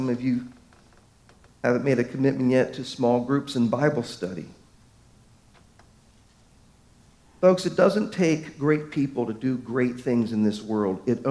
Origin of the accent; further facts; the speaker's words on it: Baltimore, Maryland, United States; Many of you know I grew up in Baltimore.